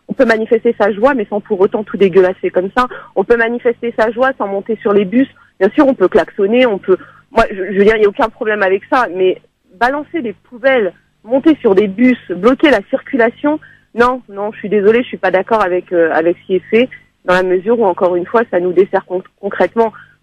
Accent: France; en tant que française d'origine algérienne.

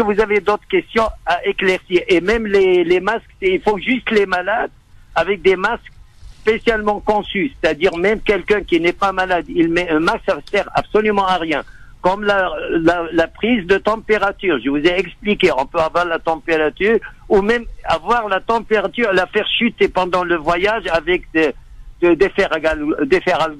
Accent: France; c'est très bien fait chez vous en France, enfin chez nous en France

